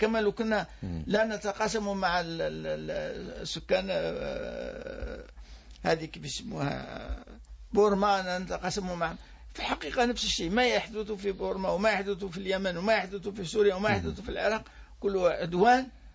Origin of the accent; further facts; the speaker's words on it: Algeria; ولا من باب أنا جزائري أكثر منك